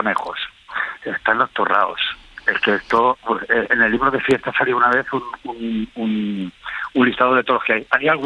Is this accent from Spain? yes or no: yes; Valencian Community, Spain; yo soy valenciano, pero en este momento estoy en Ciudad Real